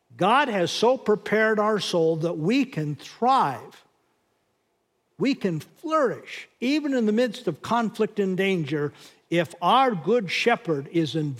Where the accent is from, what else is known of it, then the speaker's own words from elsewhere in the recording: North Dakota, United States; this is a hard lesson for me because I'm Norwegian and I come from North Dakota.